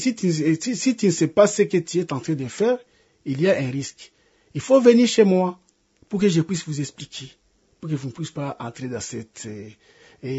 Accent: DR Congo; je suis Congolais, je suis dans mon pays

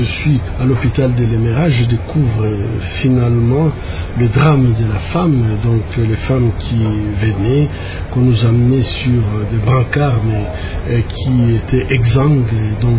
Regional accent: Bukavu, South Kivu, DR Congo; also born or lived in Kinshasa / Burundi; J'ai grandi à Bukavu, à l'est du Congo, en République démocratique du Congo.

